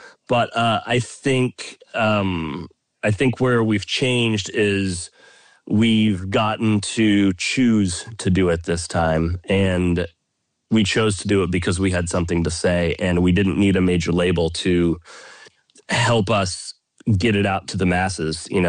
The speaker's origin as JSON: {"language": "English", "region": "Oklahoma", "country": "United States", "tie": "born or raised there", "said": "We grew up in Oklahoma. We didn't come from a scene."}